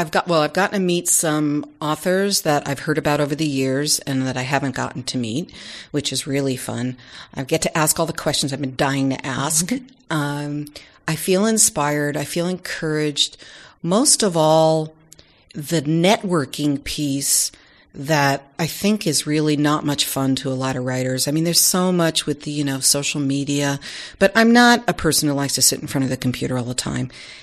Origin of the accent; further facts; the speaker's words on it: New York, United States; I am from New York and had the funniest father in the world who used to make me laugh so hard I would cry.